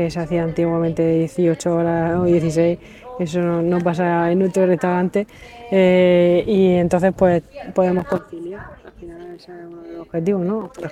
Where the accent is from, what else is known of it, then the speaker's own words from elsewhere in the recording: Hondarribia, Basque Country, Spain; now in Cartagena, Spain; aunque yo soy de Fuenterrabía, pero soy cartagenera de corazón.